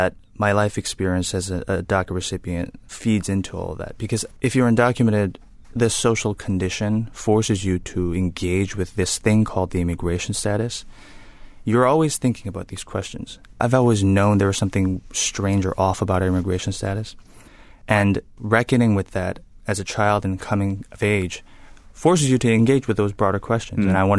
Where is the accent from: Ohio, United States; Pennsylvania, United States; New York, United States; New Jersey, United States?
New York, United States; New York City; the fact that I grew up in New York City is actually huge